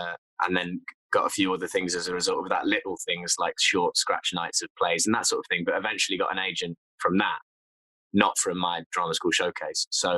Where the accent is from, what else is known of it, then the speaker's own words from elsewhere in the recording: Nottingham, East Midlands, United Kingdom; So I'm from Nottingham.